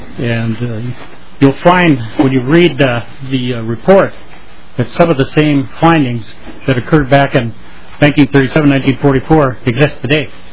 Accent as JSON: {"language": "English", "town": "Leech Lake", "region": "Minnesota", "country": "United States", "said": "I'm from Leech Lake."}